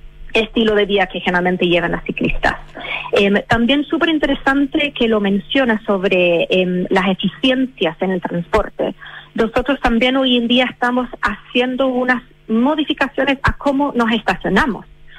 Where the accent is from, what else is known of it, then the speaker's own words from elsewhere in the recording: England, United Kingdom; Spanish is a second language; Soy inglesa.